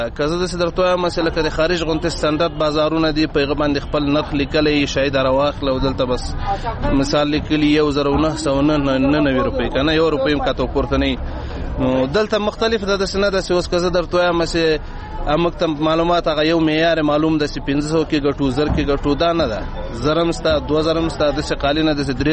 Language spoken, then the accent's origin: Pashto; Logar, Afghanistan; زه د لوګر ولایت اوسیدونکی یم.